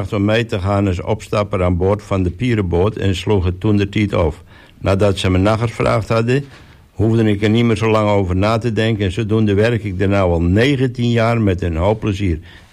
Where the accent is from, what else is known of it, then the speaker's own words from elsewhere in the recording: De Koog, North Holland, Netherlands; also born or lived in Den Helder; Ik ben eigenlijk van in de helder ben ik geboren als zoon van een banketbakker. En toen ik 4,5 jaar oud was, ben we met gezin verhuisd van de Helder naar Texel. We gingen naar de Koog te wonen.